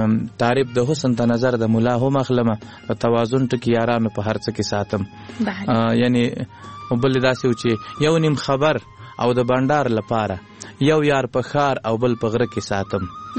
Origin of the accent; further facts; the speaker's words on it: Laghman, Afghanistan; now in Kunduz, Afghanistan; مننه زمنګ اصلا د لغمان ولایت یو بیا تلې کندوز ته د ناقلونو په دوره کې